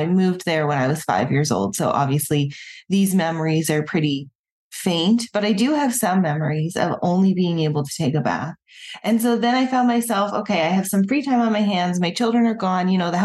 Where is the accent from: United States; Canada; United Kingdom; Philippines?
Canada; Nova Scotia; I was raised in a pretty average household, I'd say. I grew up on the East Coast. I grew up in Nova Scotia.